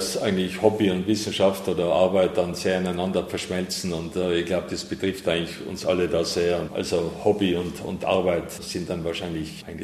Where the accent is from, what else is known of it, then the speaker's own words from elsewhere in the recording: Innsbruck, Tyrol, Austria; now in United States; Innsbruck ist jetzt meine Heimatstadt, man fühlt sich natürlich da sehr angezogen oder will man jetzt so doch in den USA bleiben